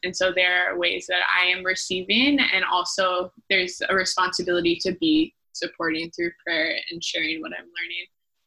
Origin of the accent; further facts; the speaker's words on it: Ontario, Canada; I was raised in Southern Ontario.